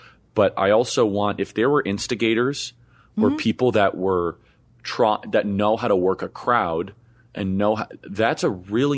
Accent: United States; Some decided to destroy property, which just really disgusts me as an American.

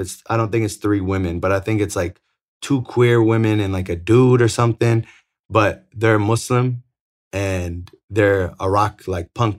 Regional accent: Atlanta, Georgia, United States; But like I grew up in Atlanta in the Decatur area where there's like a lot of Somalian refugees.

